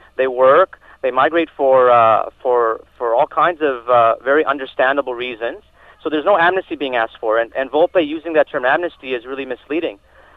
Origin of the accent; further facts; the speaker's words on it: Toronto, Ontario, Canada; you know, I'm from Toronto